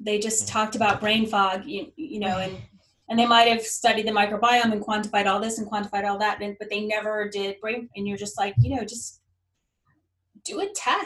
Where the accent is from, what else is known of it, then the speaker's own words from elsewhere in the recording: Massachusetts, United States; I do have a couple patients. I'm from Massachusetts. Right now.